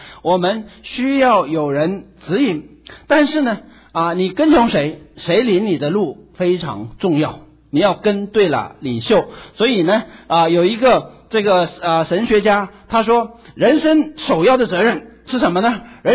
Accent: China; 我是中国人，所以我最熟悉的是中国历史。

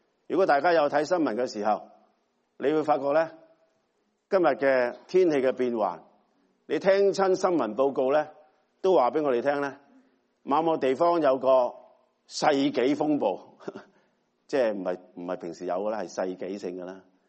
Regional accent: Hong Kong; 既然我哋係来自香港关心香港

